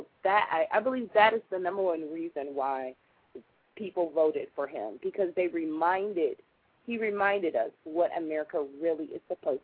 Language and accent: English; Ohio, United States; And I am proud to say that I am from Ohio today